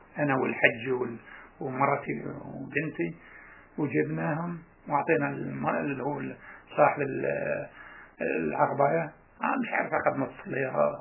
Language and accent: Arabic; Gaza, Gaza Strip, Palestine; عشان بدي أرجع على بلدي غزة ومن غزة بعود أرجع على سدود